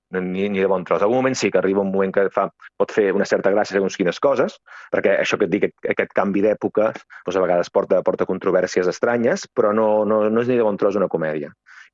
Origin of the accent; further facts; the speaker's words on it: Cardona, Catalonia, Spain; sóc autor teatral i sóc de Cardona